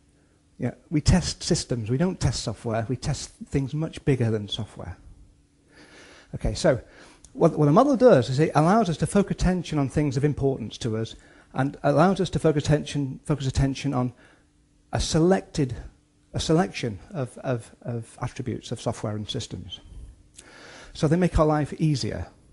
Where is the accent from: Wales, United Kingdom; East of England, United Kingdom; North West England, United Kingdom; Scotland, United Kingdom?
North West England, United Kingdom; Liverpool; I'm from Liverpool, okay?